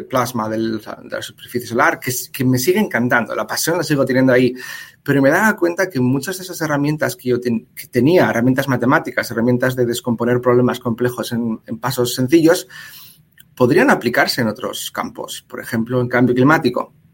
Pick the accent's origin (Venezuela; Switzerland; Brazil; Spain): Spain; Gijón, Asturias; also born or lived in Oviedo; Yo soy de Asturias, nací en Oviedo y viví en Gijón.